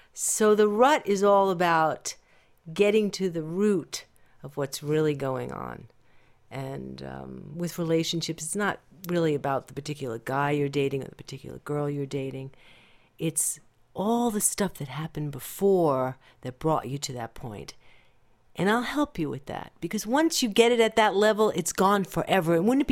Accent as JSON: {"language": "English", "town": "Queens", "region": "New York", "country": "United States", "said": "You see, I'm really a New Yorker, and I'm from Queens, and I take no prisoners."}